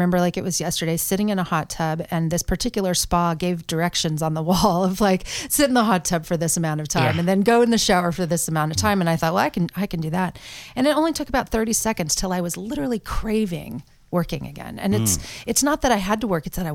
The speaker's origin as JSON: {"language": "English", "town": "Portland", "region": "Oregon", "country": "United States", "tie": "born or raised there", "said": "Yeah, so born and raised in Portland, Oregon."}